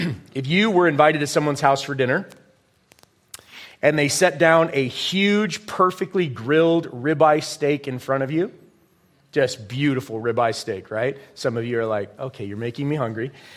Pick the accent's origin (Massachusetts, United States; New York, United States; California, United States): California, United States; you would not want to go to the churches I grew up in Southern California.